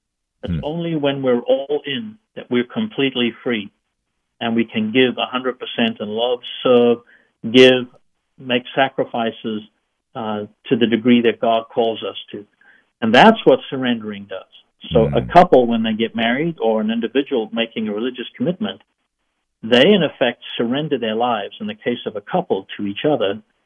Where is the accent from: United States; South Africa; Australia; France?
South Africa; moved away as an adult; I was born and raised in South Africa, the country in the bottom end of Africa, Nelson Mandela and so on. So born and raised in South Africa and completed my college education there.